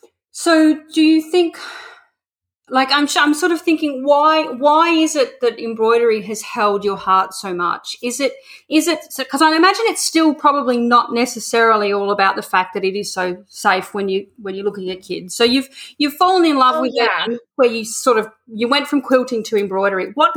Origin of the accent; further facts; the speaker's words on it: Australia; As an Australian who's actually never been to Oregon, I have been to America